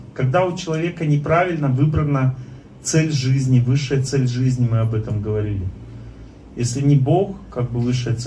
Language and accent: Russian; Russia; я из России с еврейскими кровями